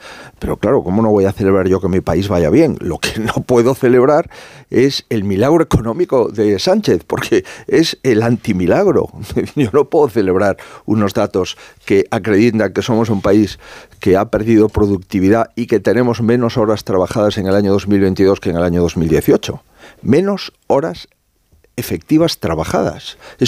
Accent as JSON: {"language": "Spanish", "country": "Spain", "said": "yo soy español igual que usted."}